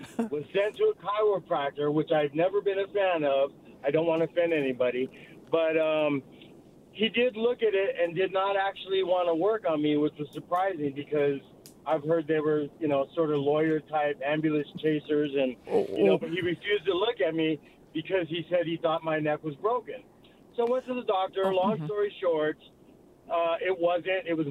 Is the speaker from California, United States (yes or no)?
yes; California, United States; So, I'm not from here. I'm from California.